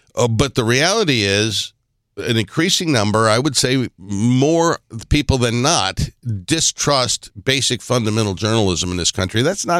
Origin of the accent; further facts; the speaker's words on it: United States; part of the blessing of being an American is the freedom that we have